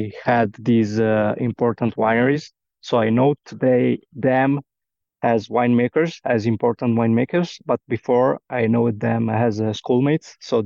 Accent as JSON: {"language": "English", "town": "Diano d'Alba", "region": "Piedmont", "country": "Italy", "tie": "born or raised there", "second_language": "English", "said": "So I remember about growing up in Diano d'Alba, like an immense playground immersed in the nature."}